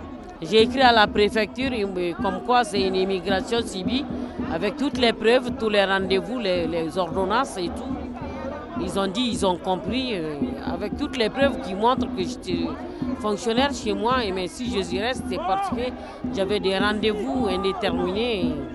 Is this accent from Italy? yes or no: no; Bamako, Mali; moved away as an adult; now in France; Je viens du Mali. De Bamako, depuis 2001, je suis là.